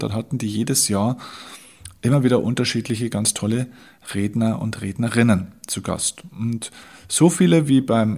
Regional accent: Vilsbiburg, Bavaria, Germany; meine Heimatstadt, das ist die Stadt Vilsbiburg, das ist so ein kleines Städtchen mit damals 10, heute glaube ich sind es ungefähr 11.000 Einwohnern, also wirklich gerade, dass man sich Stadt nennen darf.

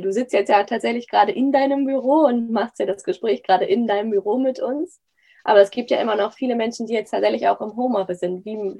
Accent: Hamburg, Germany; wir kommen ja auch aus Hamburg

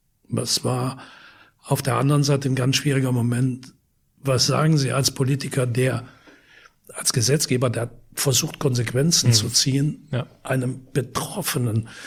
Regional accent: Wallonia, Belgium; diesen beiden Kindern aus dem Ort Grasse-Hologne. Das ist ein Vorort von Lüttich, nicht weit weg von meiner Heimat.

